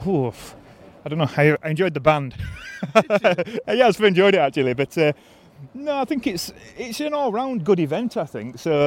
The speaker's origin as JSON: {"language": "English", "region": "Yorkshire and the Humber", "country": "United Kingdom", "said": "from Hoyland Plant Centre. We're from Yorkshire, near the Pennines."}